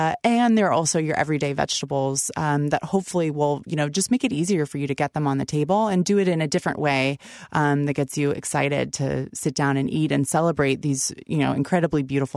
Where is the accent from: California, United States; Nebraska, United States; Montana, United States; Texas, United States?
California, United States; And then I'm originally from California. So there are things that I grew up with, things like artichokes in the book as well.